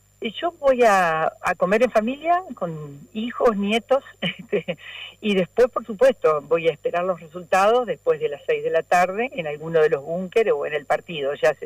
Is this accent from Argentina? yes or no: yes; Argentina; como argentina